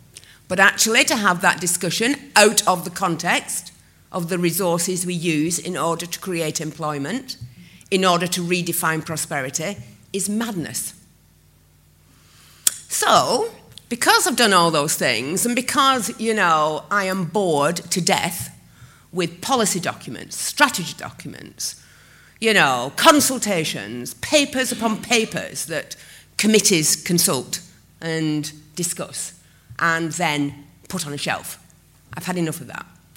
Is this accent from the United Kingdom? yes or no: yes; Todmorden, Yorkshire and the Humber, United Kingdom; So I got on a train in London. And 3.5 hours later, I was in my hometown in Todmorden